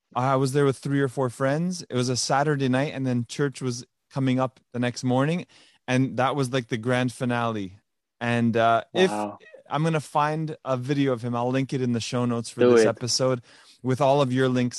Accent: Montreal, Quebec, Canada; but I remember years ago growing up in Montreal, every year we had a Montreal drum fest.

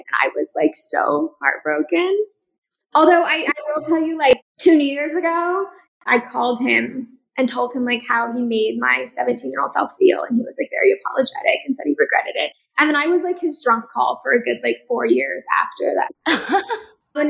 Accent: Dallas, Texas, United States; So I was modeling in New York, but I'm from Dallas originally.

